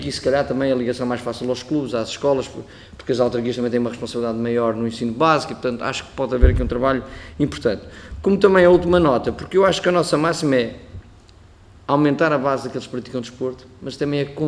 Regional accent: São João da Madeira, Aveiro, Portugal; sou de São João da Madeira

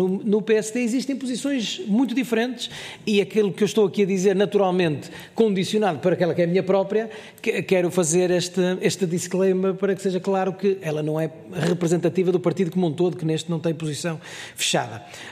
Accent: Norte, Portugal; Por exemplo, no Norte, região de onde eu sou, a circunstância de não haver estes patamares intermédios, não há interlocutor.

